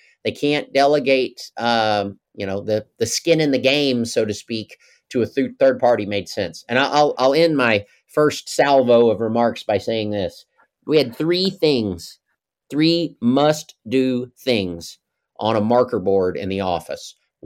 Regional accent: Oklahoma, United States; moved away as an adult; now in Arkansas, United States; I love my state. I grew up in Oklahoma. I moved here when I was 18 to go to the University of Arkansas.

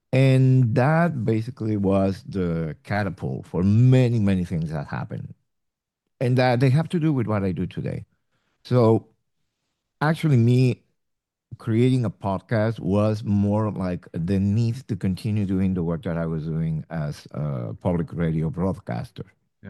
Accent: Mexico City, Mexico; English is a second language; I am born and raised in Mexico City.

